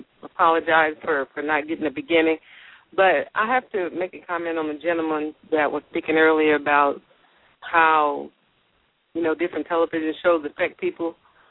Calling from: Corona, California, United States; I'm calling from the beautiful city of Corona.

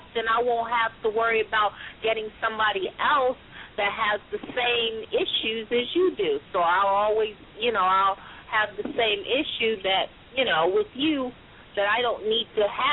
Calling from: East Coast, United States; I want to listen, but I want to say that I'm from the East Coast listening in.

